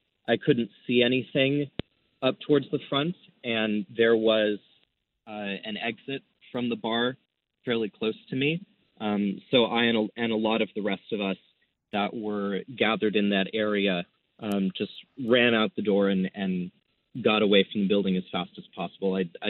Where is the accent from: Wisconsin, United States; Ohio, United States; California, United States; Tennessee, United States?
California, United States; Los Angeles; I grew up in the Woodland Hills area